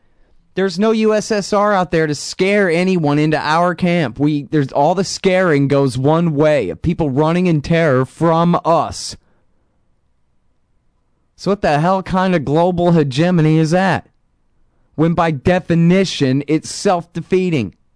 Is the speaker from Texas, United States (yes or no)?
yes; Texas, United States; You know, I'm from here. I'm a Texan. I'm an American.